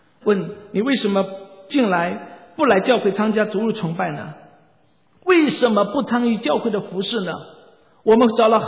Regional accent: China; now in United States; 我是来自中国的一个传道人

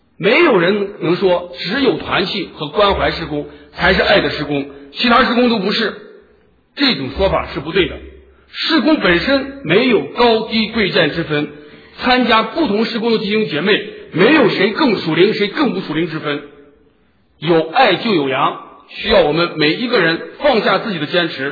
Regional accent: Shaanxi, China; accent: Shaanxi; 我们陕西话，我就猴急

